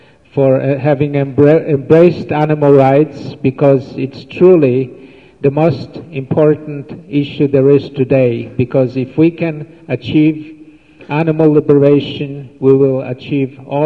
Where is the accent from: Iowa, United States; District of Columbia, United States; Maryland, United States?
Maryland, United States; I'm the visitor from the East, particularly from Maryland, the land of Fisteria piscicida